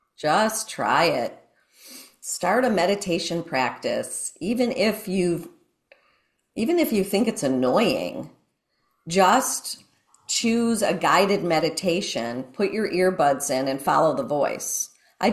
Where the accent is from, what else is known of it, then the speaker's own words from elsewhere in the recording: Ohio, United States; where I've never been, even though I grew up in Ohio.